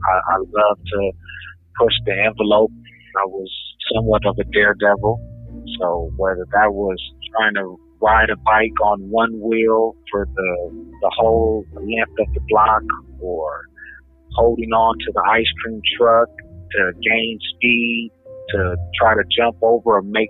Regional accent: Los Angeles, California, United States; I'm from Los Angeles, California.

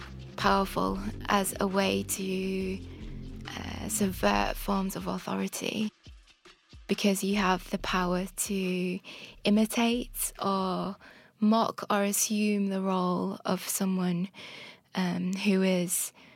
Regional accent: Huddersfield, Yorkshire and the Humber, United Kingdom; gone to carnivals in Yorkshire, where I grew up in Huddersfield, since I was a child.

